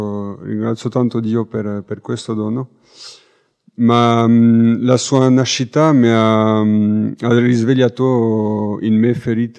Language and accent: Italian; France; Italian is a second language; mi chiamo … vengo dalla Francia. Sono cresciuto in una famiglia cristiana